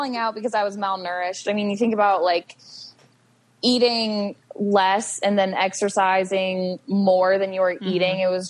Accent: Ohio, United States; also born or lived in Arizona; I was living in Arizona at the time and I was away from my family. I'm originally from Ohio. I live in Ohio now. But I was going to college in Arizona

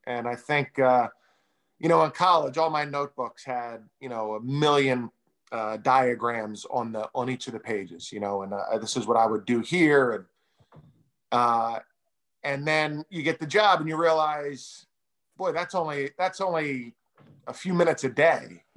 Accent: Philadelphia, Pennsylvania, United States; Well, all the Rockies, you know, since I'm from Philadelphia.

